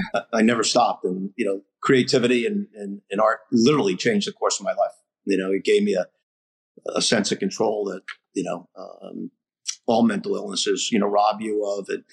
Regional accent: Rhode Island, United States; I grew up here in Rhode Island, you know, went to prep school.

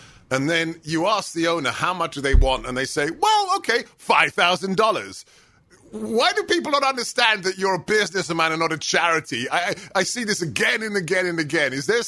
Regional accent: United States; I am an American, but hey, I wasn't born in Alabama.

